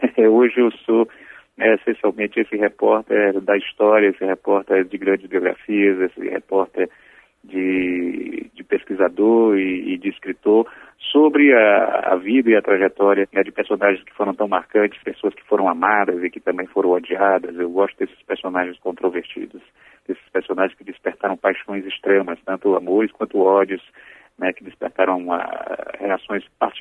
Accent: Fortaleza, Ceará, Brazil; Na minha infância de criança, lá de Fortaleza, no Ceará, onde eu nasci

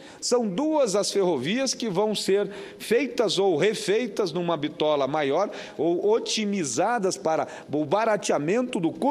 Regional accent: Paraná, Brazil; o produtor de soja lá no meu estado. Nós sabemos que o custo, o valor de uma saca de soja lá no Porto de Paranaguá ou em Ponta Grossa

